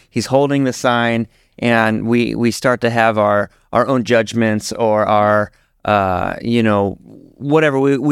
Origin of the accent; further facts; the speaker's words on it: Denver, Colorado, United States; I came from Denver, Colorado, and it's becoming more and more of an issue there as well.